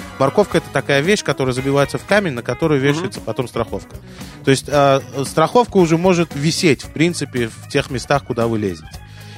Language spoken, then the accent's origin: Russian; Uzbekistan; Дело в том, что я из Узбекистана, и у нас в Узбекистане очень такая национальная обувь – резиновые галоши.